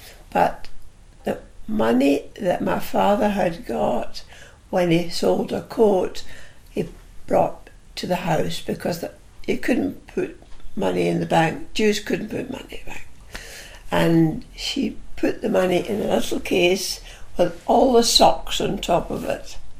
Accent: Leipzig, Saxony, Germany; I was born in Leipzig in 1933

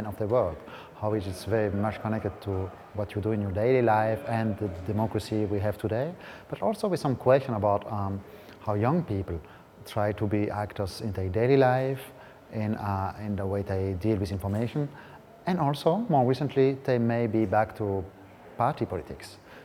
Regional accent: Belgium; I come from Belgium

